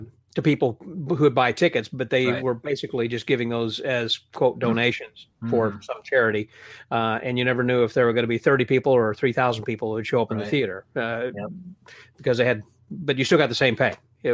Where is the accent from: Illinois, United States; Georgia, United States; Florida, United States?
Illinois, United States; I'm not from Scotland, but I think you'd like the land where I'm from, which is actually from Illinois.